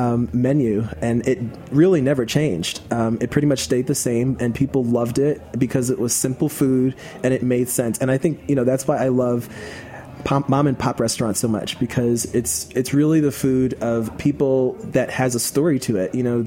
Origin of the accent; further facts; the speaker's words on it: Queens, New York, United States; I'm the son of a Southern chef. I grew up here in New York City from Queens, New York, and grew up with two other brothers and two sisters, five of us, big family, mom and dad.